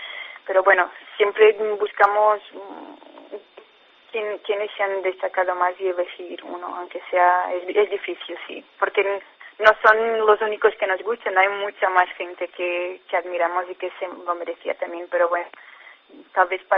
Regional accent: Portugal; Spanish is a second language; como soy portuguesa, no podría dejar de mencionar los grupos portugueses que vienen

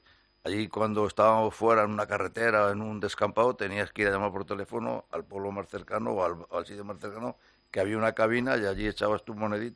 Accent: Madrid, Community of Madrid, Spain; born there; Yo nací en Madrid, en la calle de La Paloma, estoy bautizado en la iglesia de La Paloma... Hace ya muchos años.

